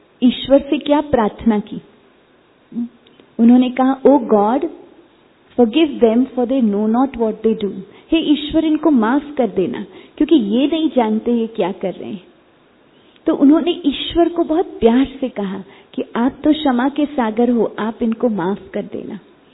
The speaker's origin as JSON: {"language": "Hindi", "town": "Mumbai", "region": "Maharashtra", "country": "India", "said": "जैसे मैं बॉम्बे से हूं तो वहां बहुत गर्मी होती है।"}